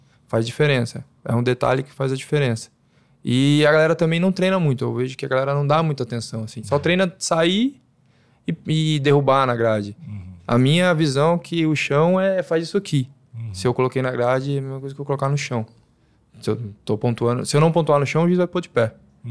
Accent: Taubaté, São Paulo, Brazil; eu fui pra São Paulo, saí de Taubaté, uns 2-3 anos de treino, fui pra São Paulo

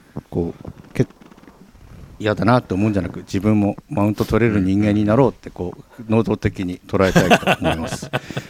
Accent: Tohoku, Japan; まあ私東北人なんで思ったりも。

